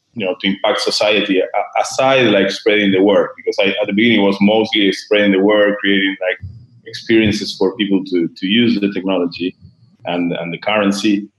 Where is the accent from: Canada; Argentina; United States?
Argentina; And, you know, I'm from Argentina.